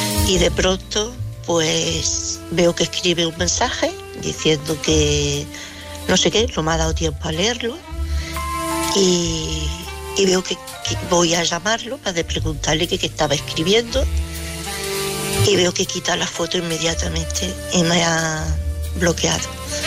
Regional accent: Jaén, Andalusia, Spain; Él vive en Madrid, yo soy de Jaén.

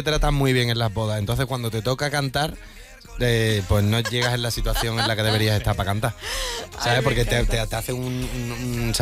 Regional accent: Seville, Andalusia, Spain; en mi tierra, en querida Sevilla

